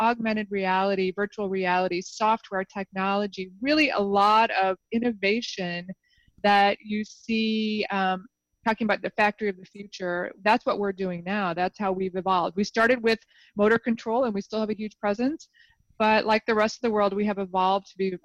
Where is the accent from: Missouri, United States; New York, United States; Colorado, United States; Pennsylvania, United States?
Missouri, United States; St. Louis; moved away as an adult; now in Minneapolis, United States; I am a diehard Cardinal fan. I'm from St. Louis.